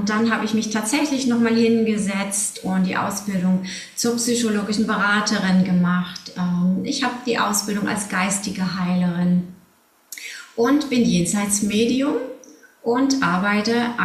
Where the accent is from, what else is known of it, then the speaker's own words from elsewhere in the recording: Dresden, Saxony, Germany; Ich bin ein Kind des Ostens in Dresden aufgewachsen, würde sagen sehr glücklich.